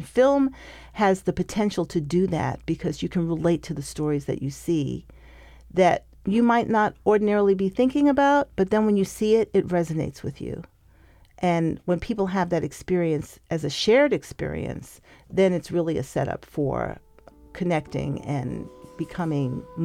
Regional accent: New York City, New York, United States; And I grew up in Harlem, understanding very clearly what it meant to live where I lived

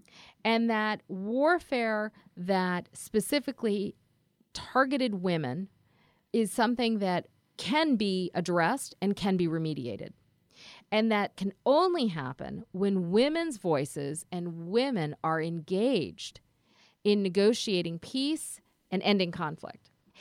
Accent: Karachi, Sindh, Pakistan; born there; moved away; I was born in Karachi, Pakistan, and I think that the experiences of being an immigrant in this country

